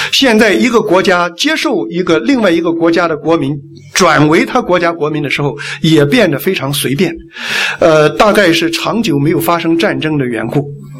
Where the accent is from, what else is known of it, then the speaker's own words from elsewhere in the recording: China; now in Australia; 当时我是基本上是流着泪，来成为澳洲公民的。我知道从那一刻开始我不再是中国人了，我是一个澳洲人。